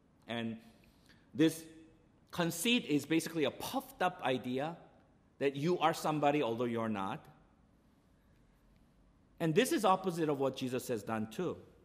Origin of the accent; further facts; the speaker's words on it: South Korea; English is a second language; When I was growing up in Korea in the 70s, in black and white TV